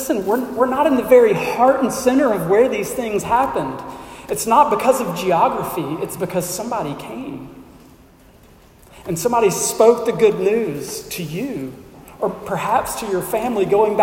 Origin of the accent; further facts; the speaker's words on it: Shreveport, Louisiana, United States; I'm from Shreveport. I live in Wilkinson.